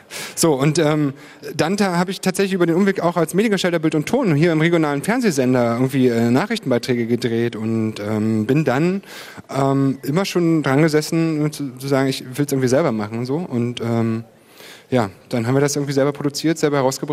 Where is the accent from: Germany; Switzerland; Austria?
Germany; Spremberg, Brandenburg; born there; Ja, tatsächlich bin ich gebürtiger Spremberger